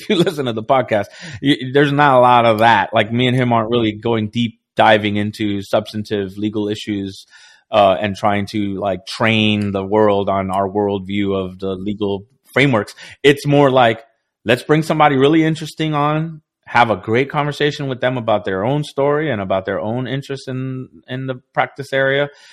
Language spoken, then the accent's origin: English; Florida, United States; I grew up in South Florida on the edge of the Everglades. I spent most of my early childhood outside in the bush, mm-hmm. in the swamp.